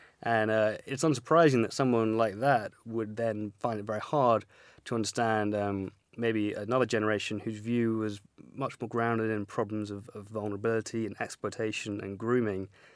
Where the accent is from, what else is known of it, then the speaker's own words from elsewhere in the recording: England, United Kingdom; I think as English men and women, we should be very careful about judging the French.